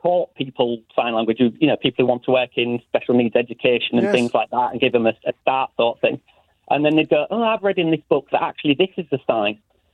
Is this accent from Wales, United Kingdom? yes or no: no; Hull, Yorkshire and the Humber, United Kingdom; But we're all from Hull, so things would creep in.